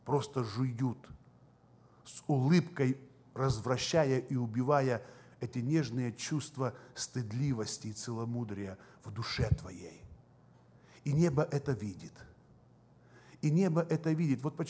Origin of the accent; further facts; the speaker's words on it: Siberia, Russia; что я с Сибири, с России, с северной страны.